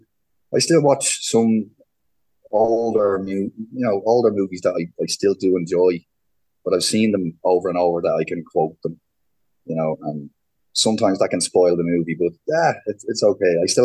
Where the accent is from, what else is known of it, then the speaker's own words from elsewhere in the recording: Dublin, Leinster, Ireland; I was raised Catholic in Dublin in Ireland. Born in 1983, the youngest of five.